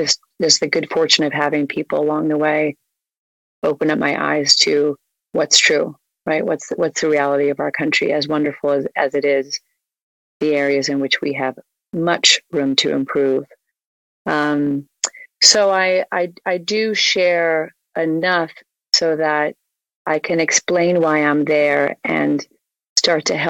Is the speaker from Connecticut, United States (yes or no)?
yes; Connecticut, United States; I grew up outside of New York in Connecticut